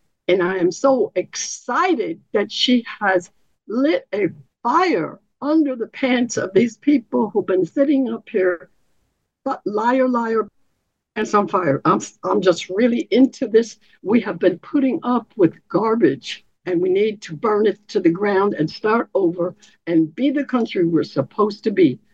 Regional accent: Richmond, Illinois, United States; moved away as an adult; I come from Richmond, Illinois. That means there's a state line and it's Wisconsin after that. I stayed there for 21 years, went to college in Illinois

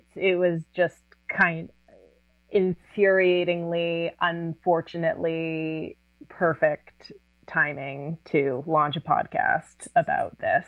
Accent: West Coast, Canada; because I had, I think, taken reproductive rights for granted growing up in Canada, growing up on the West Coast, having a very feminist mother, running in very progressive circles.

